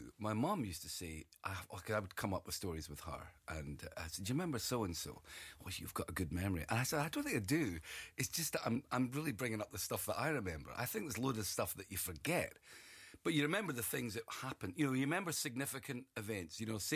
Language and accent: English; Dundee, Scotland, United Kingdom; guys are from my hometown of Dundee.